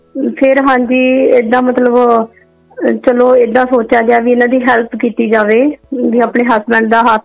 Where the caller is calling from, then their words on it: Nabha, Punjab, India; ਮੈਂ ਨਾਭੇ ਤੋਂ ਬੋਲਦੀ ਹਾਂ ਜੀ।